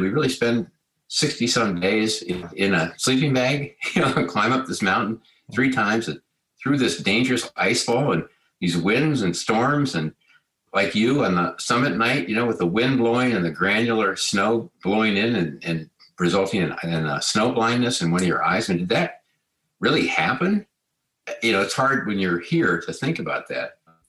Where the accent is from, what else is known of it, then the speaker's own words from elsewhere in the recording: Colorado, United States; And I grew up in Colorado.